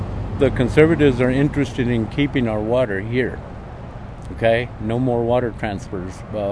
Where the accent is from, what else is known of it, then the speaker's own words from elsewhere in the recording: Cuesta, New Mexico, United States; I'm from Cuesta, New Mexico.